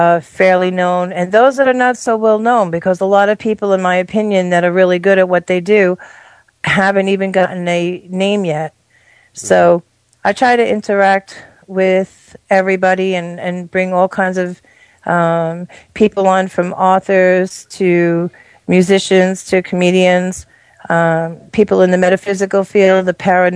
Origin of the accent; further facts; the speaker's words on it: Long Island, New York, United States; I'm originally from Long Island.